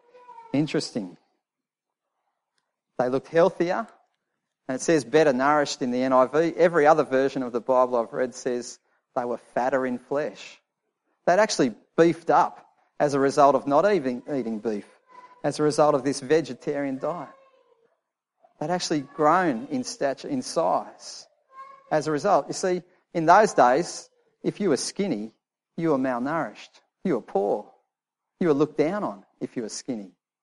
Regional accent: Australia; I love being Australian. I love living here. I love being part of the country, contributing.

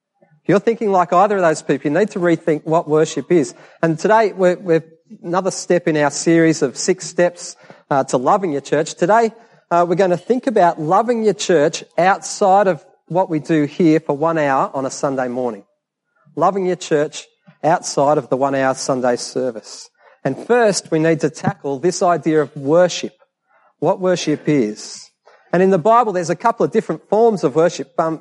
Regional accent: Australia; I am Australian, born and bred. I hold an Aussie passport

